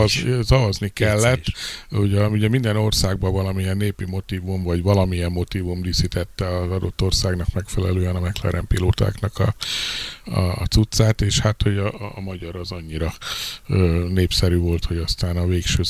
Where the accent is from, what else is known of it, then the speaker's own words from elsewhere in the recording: Hungary; szerencsém volt ezzel az, hogy magyar vagyok